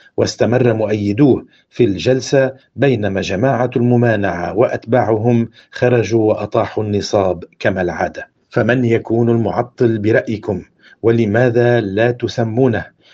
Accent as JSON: {"language": "Arabic", "country": "Lebanon", "said": "عندنا في لبنان"}